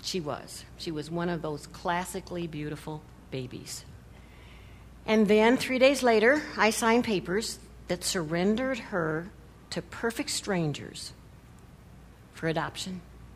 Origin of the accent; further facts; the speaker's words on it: Iowa, United States; I was born and raised in Iowa. You know, that's another part of that history thing.